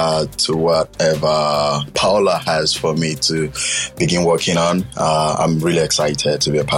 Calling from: Sweden; I'm tapping in from Sweden

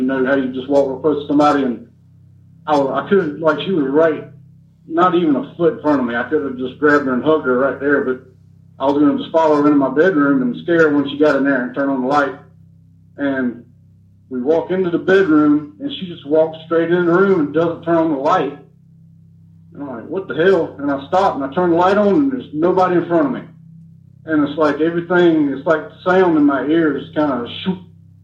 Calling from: Savannah, Georgia, United States; from in Savannah, Georgia.

